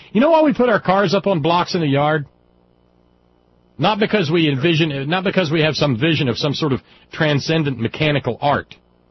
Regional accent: Scotland, United Kingdom; I'm Scottish, but before that I was some sort of crazed ass Viking.

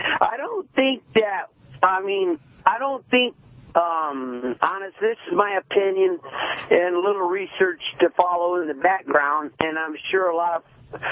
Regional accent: California, United States; now in Troy, United States; At any rate, I'm from Southern California, and I'm calling out of Troy, Michigan tonight.

